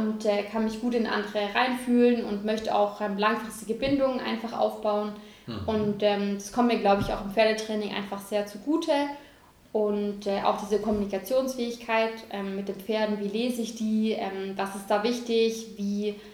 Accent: Stuttgart, Baden-Württemberg, Germany; Ich komme aus Stuttgart, genau, und bin auch immer wieder mal im Stuttgarter Raum umgezogen, aber da komme ich ursprünglich her

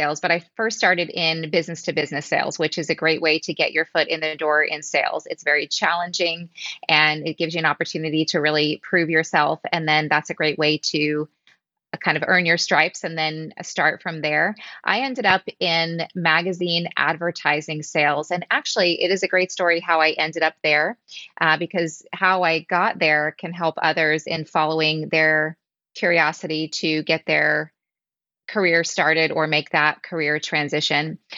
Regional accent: Virginia, United States; also born or lived in Kansas City; I grew up in Virginia, a few hours, so Southern Virginia, a few hours south of DC. And I would say mainly in Virginia, but also outside of Kansas City.

